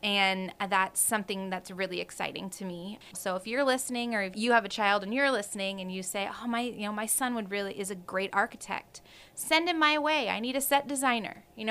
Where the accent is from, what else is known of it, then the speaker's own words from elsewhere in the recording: Knoxville, Tennessee, United States; I grew up in Knoxville and I graduated from Knoxville High School in 1999.